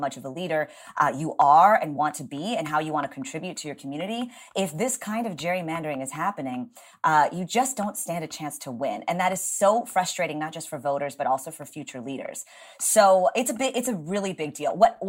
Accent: Texas, United States; Well, I'll tell you that I am disappointed in my home state

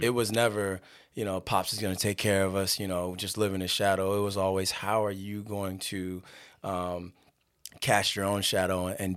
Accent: Los Angeles, California, United States; born there; We were all over the place. So I was born in Los Angeles.

